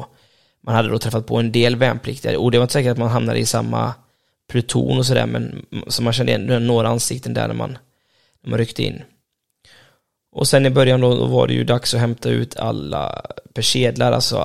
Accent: Borås, Västra Götaland County, Sweden; Och jag var född och uppvuxen i Boråstrakten, så för mig var det ganska långt bort.

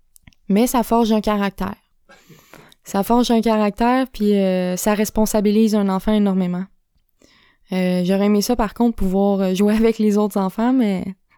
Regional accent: Upton, Quebec, Canada; also born or lived in Saint-Hyacinthe; je suis née à Saint-Hyacinthe en 1995, donc ce qui me donne 25 ans, en fait. Je suis née dans une famille assez, comment je pourrais dire, défavorisée, pauvre. On vivait dans une maison mobile à Upton.

